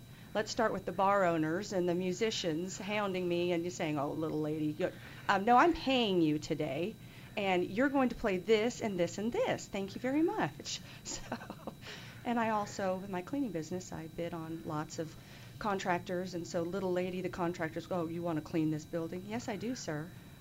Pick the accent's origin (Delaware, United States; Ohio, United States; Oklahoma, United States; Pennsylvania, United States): Oklahoma, United States; I'm from Oklahoma originally, so I'm just kind of coming back to my roots. And my parents live here, and my aunt lives here.